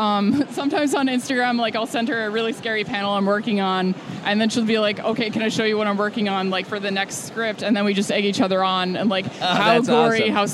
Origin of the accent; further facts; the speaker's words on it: New York, United States; I grew up on Long Island. This is my first convention I ever went to when I was 12 years old.